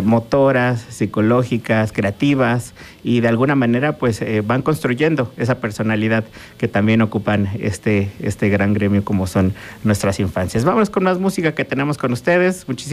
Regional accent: Mexico; nuestras raíces, nuestras tradiciones como mexicanos.

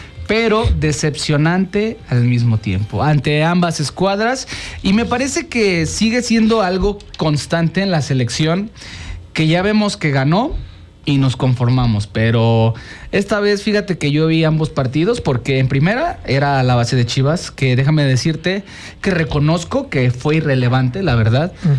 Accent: Mexico; creo que pues hay que vernos como lo que somos, mexicanos

